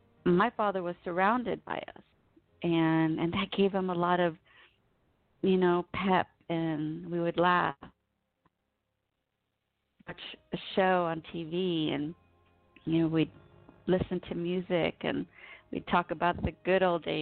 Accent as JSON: {"language": "English", "country": "United States", "tie": "born there", "said": "And so as I was born here in the United States, through chain migration, we were able to get my parents into the system."}